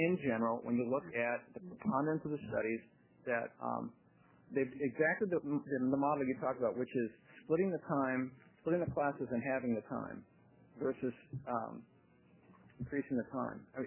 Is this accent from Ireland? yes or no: yes; Ireland; and I'm Irish